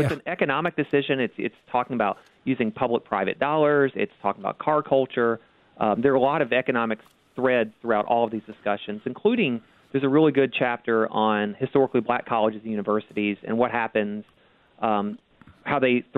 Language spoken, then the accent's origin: English; Tennessee, United States; Listen, I'm from Tennessee, and, you know, if air conditioning is really important down there